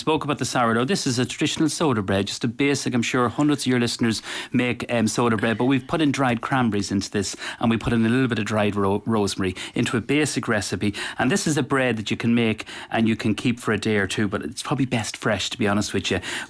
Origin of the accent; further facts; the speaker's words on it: Cavan, Ulster, Ireland; And we're from Cavan.